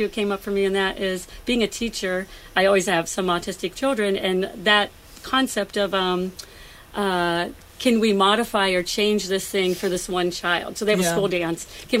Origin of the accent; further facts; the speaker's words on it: Ohio, United States; they buy a house that looks like the house I grew up in the Midwest in Ohio.